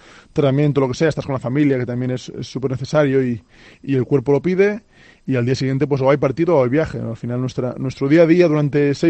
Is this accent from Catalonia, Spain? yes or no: yes; Sant Boi de Llobregat, Catalonia, Spain; que será pues en Barcelona, porque los dos somos de allí, nuestras familias están allí y al final somos de Sant Boi y nos quedamos por el Baix Llobregat seguramente.